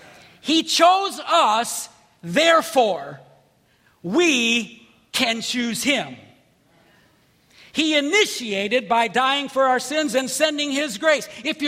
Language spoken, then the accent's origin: English; Ohio, United States; I grew up in Ohio.